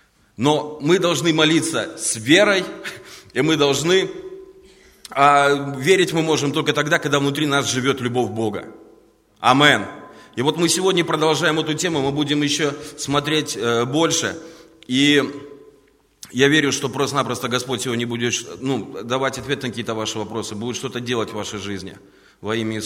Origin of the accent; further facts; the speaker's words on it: Riga, Latvia; Привет, я из Риги.